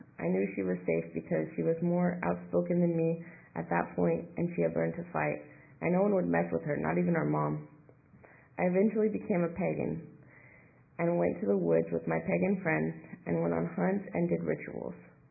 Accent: Berkeley, California, United States; I grew up in Berkeley, just a few blocks away from UC Berkeley, and there were many kids in our neighborhood, just a lot of college students.

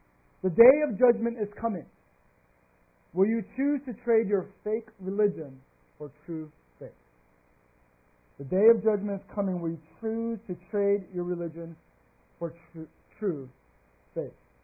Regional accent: Texas, United States; As many of y'all know, I am originally from Texas

